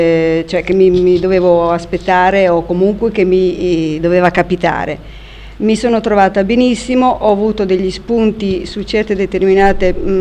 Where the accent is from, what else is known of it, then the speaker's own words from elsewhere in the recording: Faenza, Emilia-Romagna, Italy; come mi conoscete già, provengo da Faenza